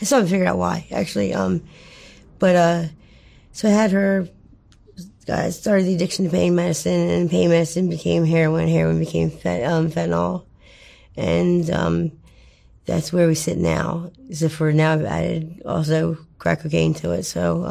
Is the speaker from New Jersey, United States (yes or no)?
yes; New Jersey, United States; I grew up in farmland, South Jersey.